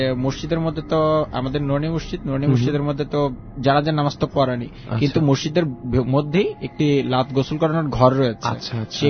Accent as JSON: {"language": "Bangla", "town": "Dhaka", "region": "Dhaka Division", "country": "Bangladesh", "said": "আমি জুরাইন ঢাকা থেকে এসেছি।"}